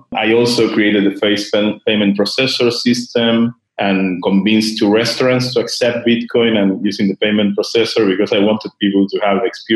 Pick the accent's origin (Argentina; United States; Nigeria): Argentina; And, you know, I'm from Argentina.